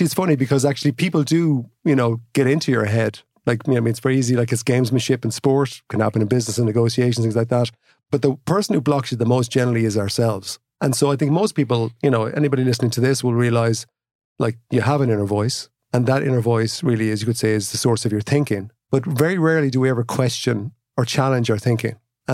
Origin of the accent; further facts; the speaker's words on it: Kilkenny, Leinster, Ireland; now in Ashford, Ireland; You know, I grew up in Kilkenny. I'm Irish. I've traveled around some of the world and then I'm living in Ashford in County Wicklow.